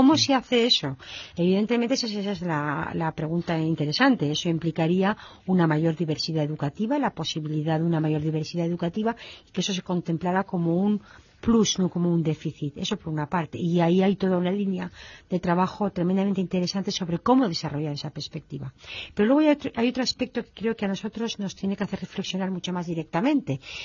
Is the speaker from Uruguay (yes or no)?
no; Spain; vivimos en España en esos momentos, primero como europeos, formamos parte de una comunidad multicultural y eso significa que los españoles tenemos movilidad